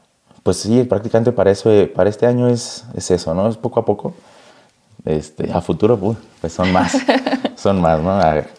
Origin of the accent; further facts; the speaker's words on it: Texcoco, State of Mexico, Mexico; Y yo, no, pues soy de aquí de Texcoco.